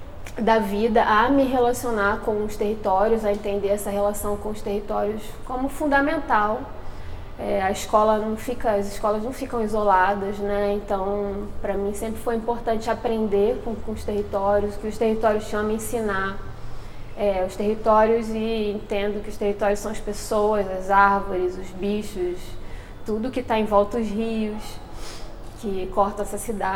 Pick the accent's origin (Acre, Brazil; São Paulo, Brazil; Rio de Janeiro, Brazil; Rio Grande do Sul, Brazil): Rio de Janeiro, Brazil; em Anchieta. Que é o bairro onde eu cresci, é a região onde eu cresci, nasci e fui criada.